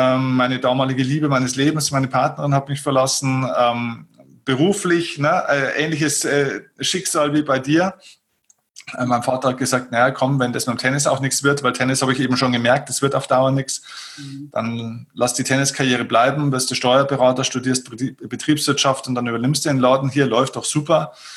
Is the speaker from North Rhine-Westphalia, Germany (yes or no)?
no; Vilsbiburg, Bavaria, Germany; Dann habe ich mir den Kinosaal meiner Heimatstadt Vilsbiburg gemietet